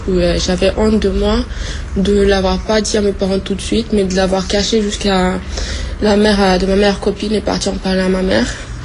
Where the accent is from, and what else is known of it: Mayotte; born or raised there; also born or lived in Comoros